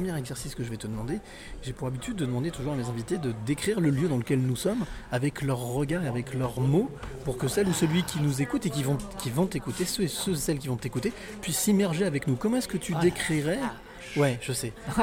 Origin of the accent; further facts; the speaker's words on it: Lyon, Auvergne-Rhône-Alpes, France; moi effectivement, je suis de Lyon.